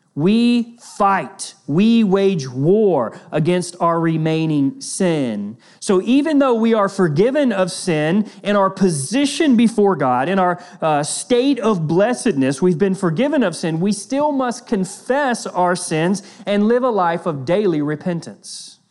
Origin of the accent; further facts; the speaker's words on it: the South, United States; Sometimes it's translated in the New Testament as reckon, which I like because I'm from the South.